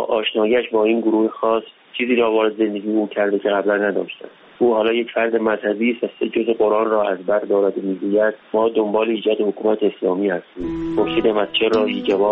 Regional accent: Khuzestan, Iran; خاطرات من از شروع جنگ و اینها که اهل خوزستان بودم

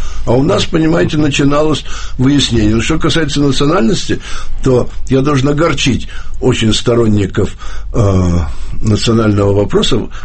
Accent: Russia; born there; first language ru; я в то же время в хорошем смысле даже российский патриот. Я здесь родился, это мой родной язык. Никогда не хотел никуда уезжать.

